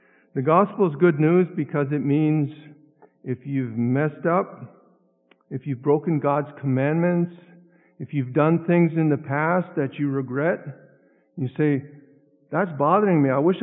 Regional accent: Ontario, Canada; I grew up in Northern Ontario

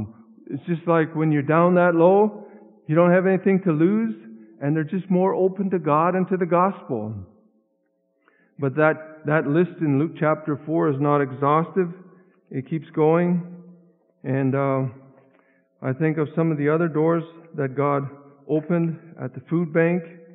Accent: Ontario, Canada; I grew up in Northern Ontario

